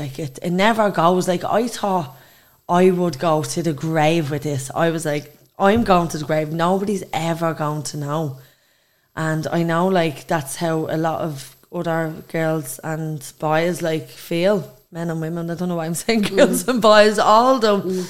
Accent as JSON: {"language": "English", "town": "Dublin", "region": "Leinster", "country": "Ireland", "said": "I come from Dublin. Dublin 1."}